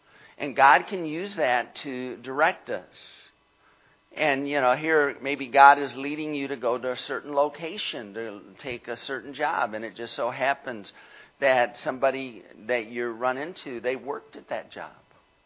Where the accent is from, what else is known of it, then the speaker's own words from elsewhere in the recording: Michigan, United States; Well, I'm from Michigan.